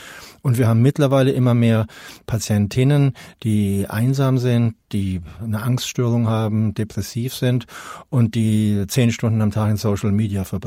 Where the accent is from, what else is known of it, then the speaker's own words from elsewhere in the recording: Germany; Wir sind beide in Deutschland aufgewachsen, haben Deutsch gelernt.